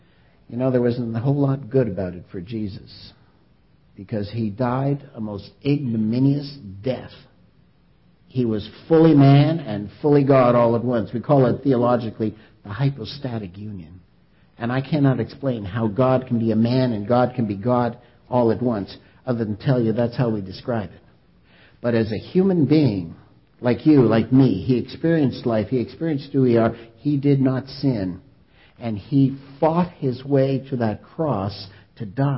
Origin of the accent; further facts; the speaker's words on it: Montreal, Quebec, Canada; born there; Je parle français comme toute la gang, oui. Je suis né à Montréal.